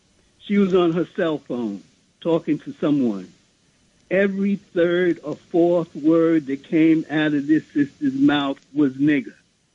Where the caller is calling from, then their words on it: Brooklyn, New York, United States; I'm calling from Brooklyn, and I'm in my late 70s.